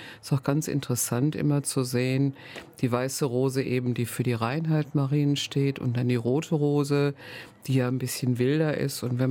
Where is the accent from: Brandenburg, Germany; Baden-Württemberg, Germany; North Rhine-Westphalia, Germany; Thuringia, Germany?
North Rhine-Westphalia, Germany; Ich stamme aus dem Ruhrgebiet